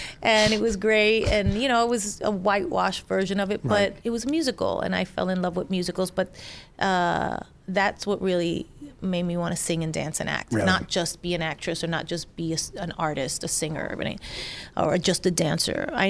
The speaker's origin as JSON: {"language": "English", "town": "Bronx", "region": "New York", "country": "United States", "tie": "born or raised there", "said": "from just growing up in the Bronx."}